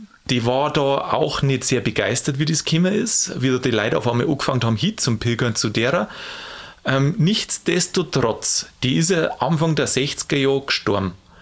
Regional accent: Bavaria, Germany; Und das Gleiche ist tatsächlich bei uns in Bayern passiert.

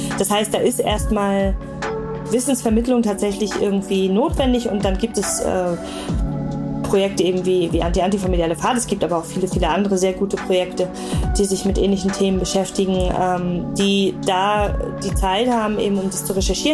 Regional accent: East Germany, Germany; dass ich selbst in der DDR noch aufgewachsen bin

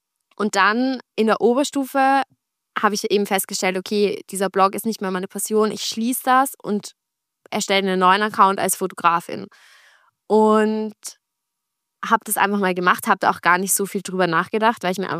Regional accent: Vienna, Austria; Ich bin aus Österreich, für alle, die sich wundern, was das für ein Dialekt ist. Ich bin aus Wien und ich lebe auch in Wien.

